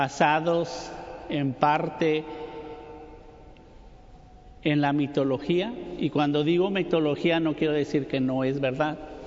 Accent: Falfurrias, Texas, United States; yo crecí en Falfurrias, es un pueblo pequeño. Está por el 281.

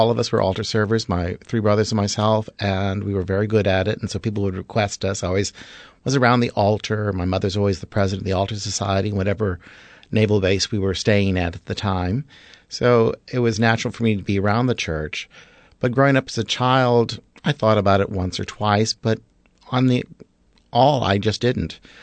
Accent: Biloxi, Mississippi, United States; born there; I was born in Biloxi, Mississippi, so I would be Southern born. However, my sister was born 11 months behind me in Kodiak, Alaska, so I really have no accent.

